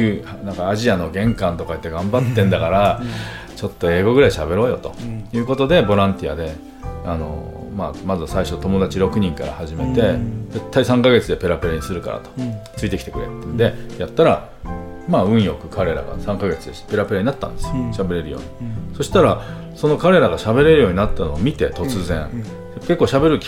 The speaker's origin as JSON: {"language": "Japanese", "region": "Fukuoka", "country": "Japan", "tie": "born or raised there", "said": "私の故郷の福岡でね"}